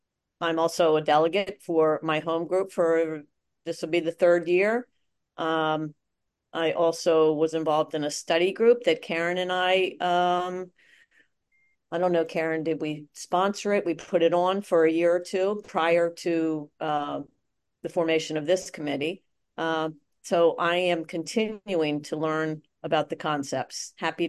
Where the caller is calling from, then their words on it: Miami, Florida, United States; I'm calling from Miami, Florida.